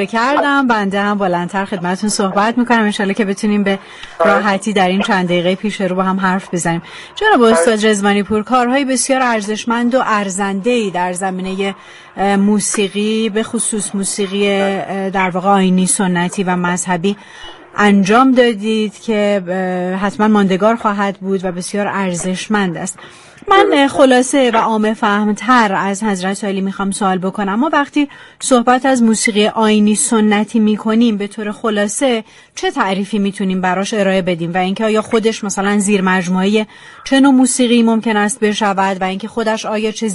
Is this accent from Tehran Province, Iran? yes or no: no; Shiraz, Fars, Iran; حالا من چون خودم شیرازی هستم اصالتا